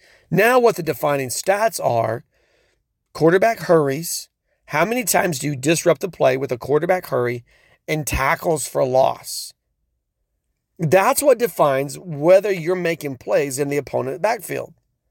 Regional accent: Oklahoma, United States; I'm from Oklahoma, so I can say barking up the wrong tree because that's what we do here.

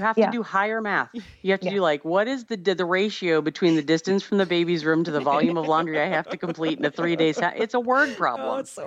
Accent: East Coast, United States; for a lot of my friends and growing up in the East Coast

